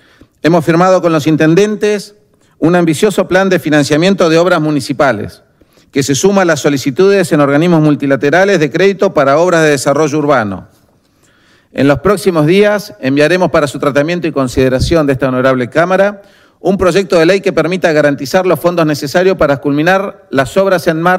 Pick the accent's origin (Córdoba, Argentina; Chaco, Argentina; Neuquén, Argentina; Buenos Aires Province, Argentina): Neuquén, Argentina; Los dueños de los recursos, que somos todos los neuquinos, no podemos quedar afuera de esta discusión.